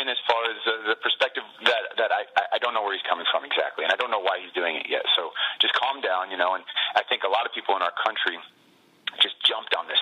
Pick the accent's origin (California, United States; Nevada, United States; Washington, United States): California, United States; my dad, since we're Niners fans, we grew up in the Bay Area, my dad ended up being the highest bidder.